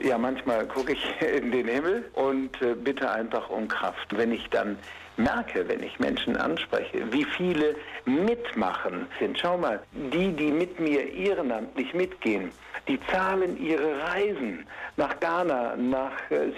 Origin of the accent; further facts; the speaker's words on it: Lower Saxony, Germany; born there; Ich bin in Ostfriesland geboren, dann 1955 sind wir aus Erbschaftsgründen in die DDR gegangen, 1959 mussten wir flüchten und kamen nicht mehr nach Hause in unser Haus in Ostfriesland.